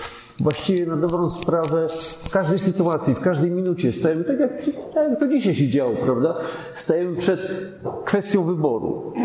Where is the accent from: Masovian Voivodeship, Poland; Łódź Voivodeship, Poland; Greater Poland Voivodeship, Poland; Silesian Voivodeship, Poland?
Łódź Voivodeship, Poland; Łódź; born there; Otóż urodziłem się w Łodzi, no parę lat temu, bo niedawno skończyłem 64 lata. W związku z tym w samym centrum Łodzi na biurku